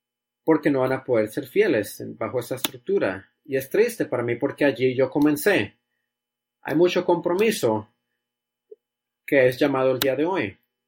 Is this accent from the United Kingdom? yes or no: yes; United Kingdom; estaba hablando en el Reino Unido, de donde yo vengo